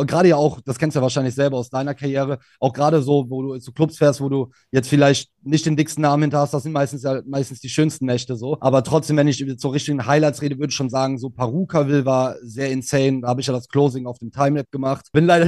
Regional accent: Cologne, North Rhine-Westphalia, Germany; In meiner Heimatstadt, ja.

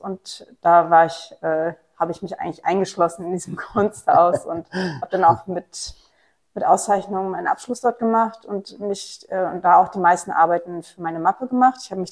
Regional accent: Mecklenburg-Vorpommern, Germany; ein Dorf in Mecklenburg, aus dem ich komme, ich komme aus Mecklenburg

